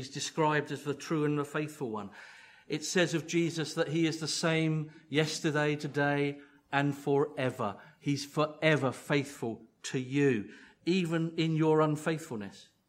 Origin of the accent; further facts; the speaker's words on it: Windsor, South East England, United Kingdom; born there; At the age of 17, there was an old man at Windsor Castle, because I was born in Windsor, giving out Christian tracts.